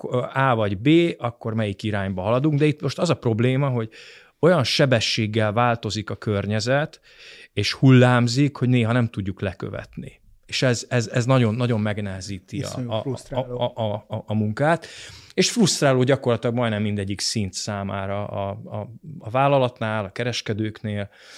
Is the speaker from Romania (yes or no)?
no; Hungary; Még talán ez az adaptív, rugalmas magyar néplélek, amiben mi szocializálódtunk, föl tud dolgozni